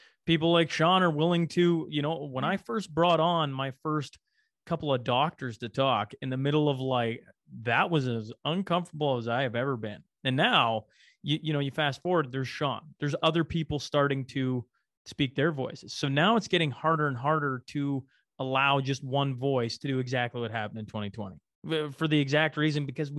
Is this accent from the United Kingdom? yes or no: no; Canada; he's an embarrassment to me as a Canadian.